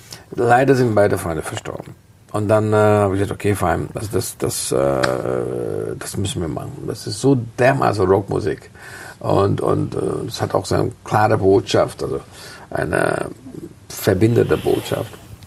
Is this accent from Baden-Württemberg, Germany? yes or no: no; Munich, Bavaria, Germany; In München haben wir noch nie gespielt. Also in meiner Heimatstadt haben wir nie gespielt.